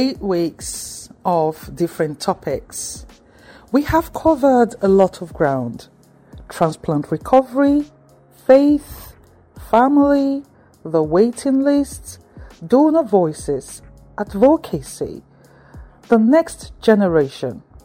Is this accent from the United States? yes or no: no; Nigeria; now in United Kingdom; I came to this country from Nigeria, and when I got sick, when the kidneys began to fail and the waiting began, I was navigating two completely different sets of expectations. From my Nigerian family and community